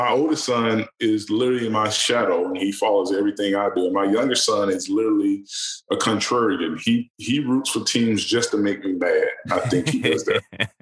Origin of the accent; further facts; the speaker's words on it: Kelsen, Alabama, United States; me growing up in Kelsen, Alabama, no one would believe that I had the opportunity to do what I've done